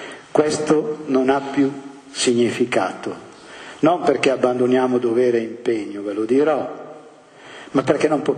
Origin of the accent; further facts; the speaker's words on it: Brescia, Lombardy, Italy; io che sono bresciano